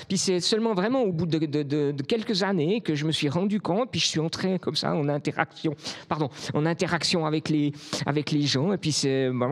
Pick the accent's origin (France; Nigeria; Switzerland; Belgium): Switzerland; Vaud; accent: Vaudois; Ça, je ne parle pas très bien. J'ai l'accent vaudois.